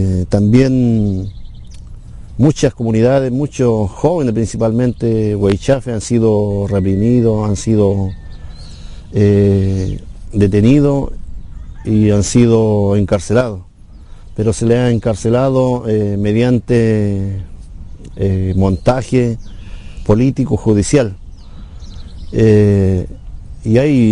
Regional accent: Temucuicui, Araucanía, Chile; soy huarquén de la comunidad de Temuguicuy. Eso significa como un portavoz o mensajero de mi pueblo. Bueno, mi comunidad está ubicada en la provincia de Malleco, en la comuna de Arcilla.

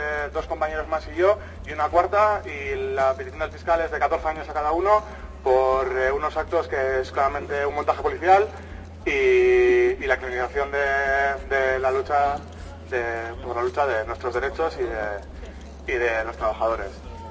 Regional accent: Basque Country, Spain; venimos de Euskal Herria.

